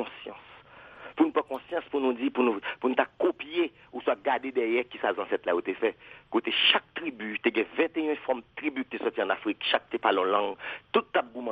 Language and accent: French; Haiti; mais en tant qu'haïtien